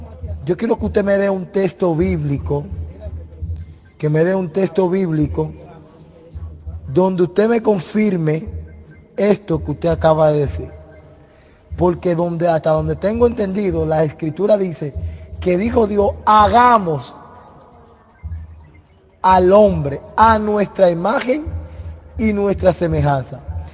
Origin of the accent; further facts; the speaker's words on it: Dominican Republic; Me presento … de República Dominicana.